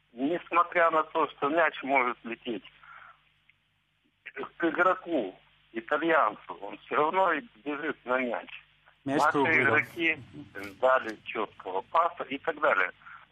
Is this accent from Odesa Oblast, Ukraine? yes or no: yes; Odesa, Odesa Oblast, Ukraine; Я из Одессы.